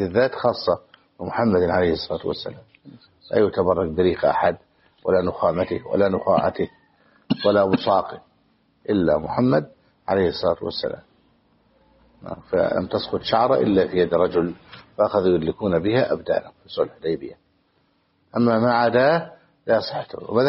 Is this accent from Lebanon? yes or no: no; Egypt